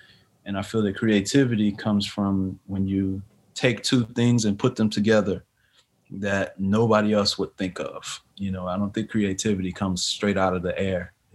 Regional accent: Houston, Texas, United States; that is right in the close to the neighborhood where I grew up in Houston.

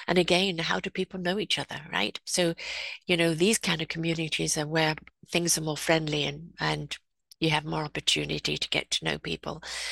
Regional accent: England, United Kingdom; also born or lived in South Africa / United States; now in Canada; I've lived in 4 countries. So I've lived, born and raised in England, lived in South Africa, lived in the States, live in Canada. I'm coming up to 44 years in Canada.

